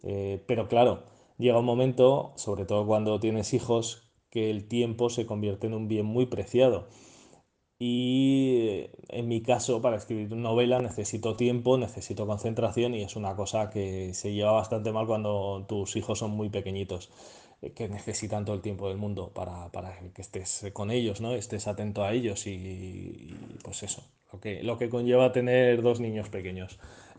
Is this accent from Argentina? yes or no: no; Zaragoza, Aragon, Spain; born there; nací en Zaragoza hace ya unos cuantos años, tantos como 45 para 46, este agosto, nací en el 77 concretamente